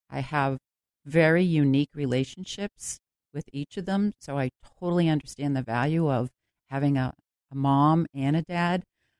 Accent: Dorchester, Massachusetts, United States; I grew up in Dorchester as the oldest of nine children.

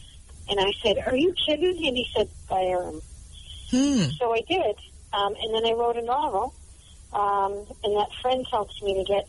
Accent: Boston, Massachusetts, United States; accent: Boston; I am. Can you tell from my wicked cool accent?

